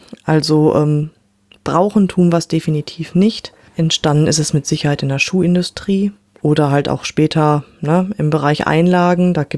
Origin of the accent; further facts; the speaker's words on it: Werther, North Rhine-Westphalia, Germany; Also ich bin ein Landei, ja. Ich komme hier aus Werther bei Bielefeld und wir haben hier sehr viel Land, sehr viel Feldwege.